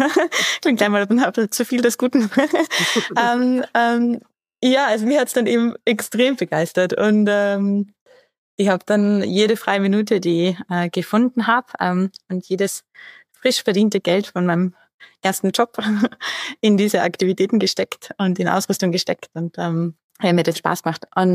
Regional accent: Carinthia, Austria; now in Innsbruck, Austria; Ich komme ursprünglich aus Kärnten, aber wohne jetzt schon länger in Innsbruck, in Tirol.

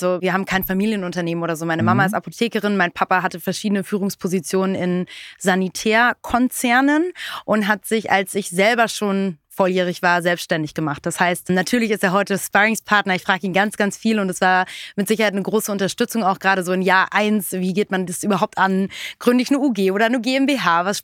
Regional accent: North Rhine-Westphalia, Germany; Ja, zur Schule gegangen in NRW.

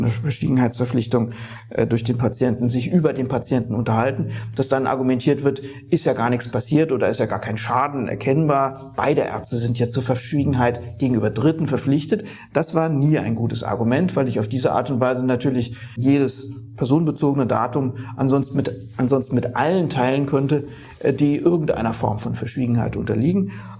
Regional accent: Bavaria, Germany; Man kann das nur als Franke ordentlich aussprechen.

